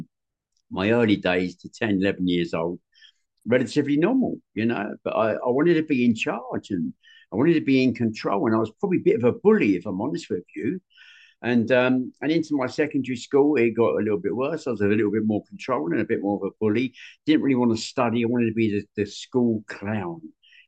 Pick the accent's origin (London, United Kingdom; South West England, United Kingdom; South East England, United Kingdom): London, United Kingdom; I come from London. That's where I was at, you know, and in London, it was different. I grew up in the 60s and the 70s